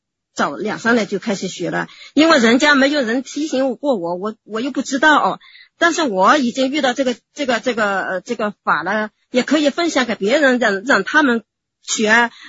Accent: Qingtian, Zhejiang, China; 因为我在青田那个群呢已经有就是当时一年时间在那个群里面

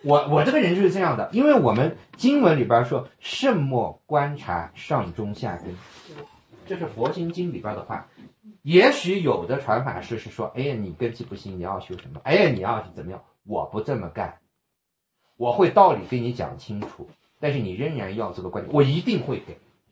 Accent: United States; 你在洛杉矶，我在纽约，但是我在洛杉矶待过一段时间。是的，嗯，我是美国长大的，我是美国长大的。

